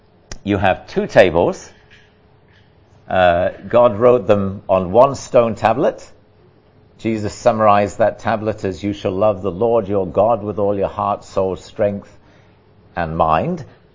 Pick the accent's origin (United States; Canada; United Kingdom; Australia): United Kingdom; England; also born or lived in China; I came from England, and to me, I lived in China a couple of years, and I felt there was a lot of similarity.